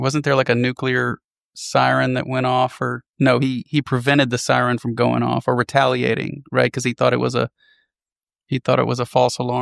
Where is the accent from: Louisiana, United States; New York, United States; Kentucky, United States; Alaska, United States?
Louisiana, United States; And well, I'm from South Louisiana, dude, so yeah.